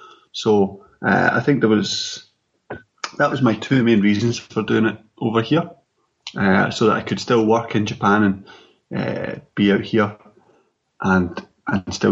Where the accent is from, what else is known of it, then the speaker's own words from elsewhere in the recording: Glasgow, Scotland, United Kingdom; I'm from Glasgow, but I moved up to Dundee for the undergrad.